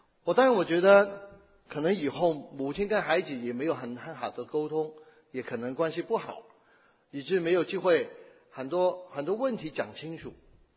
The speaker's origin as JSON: {"language": "Chinese", "town": "Chaozhou", "region": "Guangdong", "country": "China", "said": "我是潮州人，我他们最脏的话是潮州用潮州话讲出来的。"}